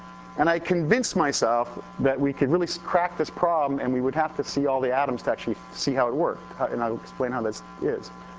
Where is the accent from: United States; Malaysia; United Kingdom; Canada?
Canada; But so I'm from Canada, right?